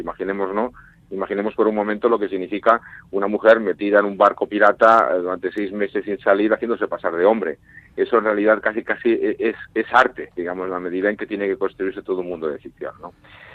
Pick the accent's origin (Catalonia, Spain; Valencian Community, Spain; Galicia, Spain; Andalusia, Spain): Catalonia, Spain; Barcelona; A veces pienso que incluso yo que soy de Barcelona, el propio proceso catalán tiene que ver mucho con eso